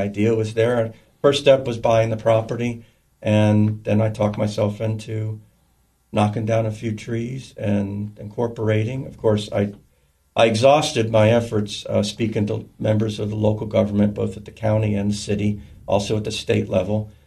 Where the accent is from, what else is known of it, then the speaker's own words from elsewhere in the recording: Florida, United States; back when I'm from South Florida, almost down in the Keys